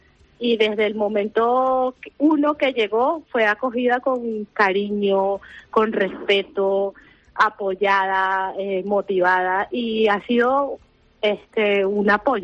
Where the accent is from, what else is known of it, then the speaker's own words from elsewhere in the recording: Venezuela; now in Spain; Yo soy venezolana.